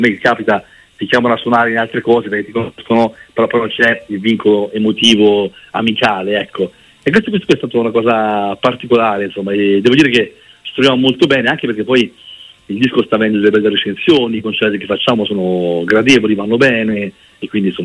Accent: Arezzo, Tuscany, Italy; il Cile, che appunto è di Arezzo, come me, io sono di Arezzo

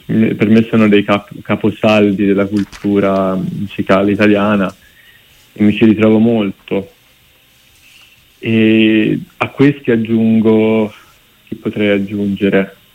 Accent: Grosseto, Tuscany, Italy; also born or lived in Rome; now in Milan, Italy; sono nato a Roma, però mia madre è romana. E sono nato a Roma e ho vissuto più che altro però a Grosseto, anche se poi sono tornato a Roma per studiare 6 anni fa, e poi ora sono a Milano

